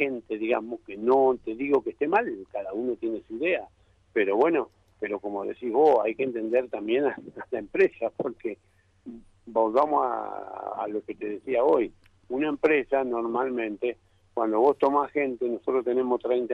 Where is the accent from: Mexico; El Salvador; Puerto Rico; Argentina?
Argentina; los argentinos tenemos el tema de que somos de Boca o de River, somos de Chevrolet, somos de Ford